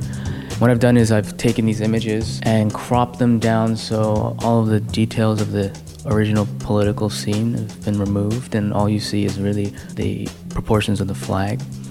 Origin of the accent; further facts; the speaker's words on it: Toronto, Ontario, Canada; also born or lived in Hong Kong; I'm a Toronto-based artist, and I was born in Hong Kong, but I've lived most of my life in Toronto, and I've lived in other places in the United States and in Europe.